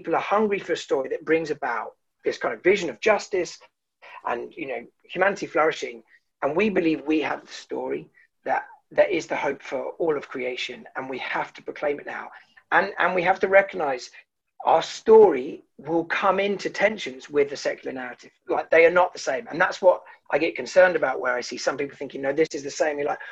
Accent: Birmingham, West Midlands, United Kingdom; accent: Birmingham; And then we moved to Birmingham. He became the vicar of St. John's Harborne. So, you know, the secondary school years were in Birmingham. I managed to avoid the accent, so often people don't realise I am a Brummie, but I am indeed a Brummie.

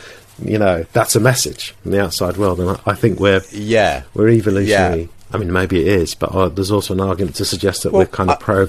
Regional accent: Sheffield, Yorkshire and the Humber, United Kingdom; I grew up in Sheffield during the 1980s, so my early experience was the miners' strike

